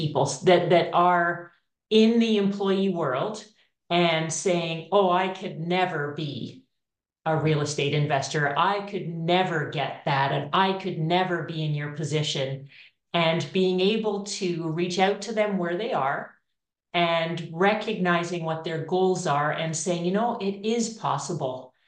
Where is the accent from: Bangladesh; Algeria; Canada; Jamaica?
Canada; I am from Canada.